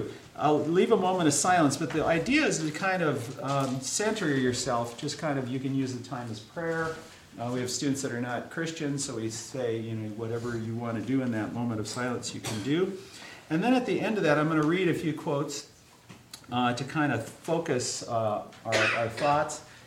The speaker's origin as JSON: {"language": "English", "town": "Odessa", "region": "Washington", "country": "United States", "tie": "born or raised there", "said": "I grew up in Odessa, Washington, which is about an hour away from Wenatchee. Small farming rural community, bunch of German Russians. We still had German worship services."}